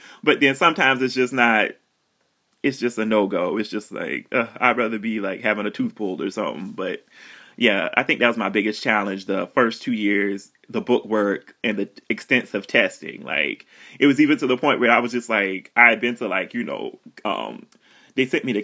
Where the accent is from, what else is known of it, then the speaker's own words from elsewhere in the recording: the South, United States; being from the South and everything, there is an inherent distrust of the healthcare system, because as African American people, we haven't been a part of the healthcare system that long